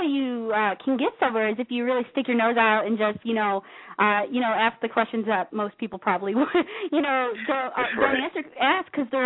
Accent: Chicago, Illinois, United States; Well, now I'm going to have to share that spot because I'm from Chicago as well.

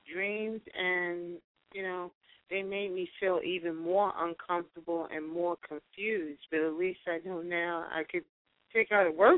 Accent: Brooklyn, New York, United States; I'm from Brooklyn, New York.

